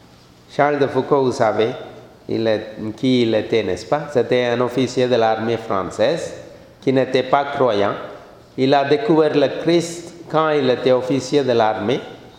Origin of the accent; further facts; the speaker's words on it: Sri Lanka; Donc moi-même, je suis originaire de Sri Lanka. Le Sri Lanka, comme vous savez, c'est une île, c'est une petite île à côté de l'Inde.